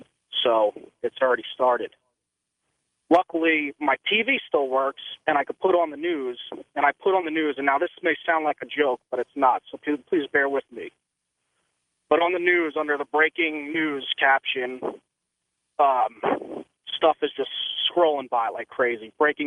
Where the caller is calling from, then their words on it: Brooklyn, New York, United States; I'm calling from Brooklyn.